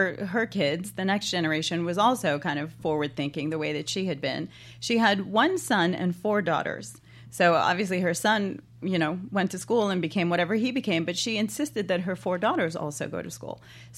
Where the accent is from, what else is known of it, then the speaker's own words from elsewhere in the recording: Iran; But I was born in Iran at a time when it was a third world country, but it was definitely on a march towards a more modern place.